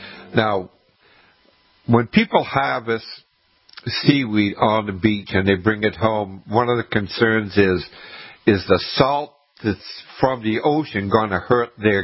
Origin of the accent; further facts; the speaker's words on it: Scituate, Massachusetts, United States; I grew up in Scituate, Massachusetts. The beach was a 10-minute drive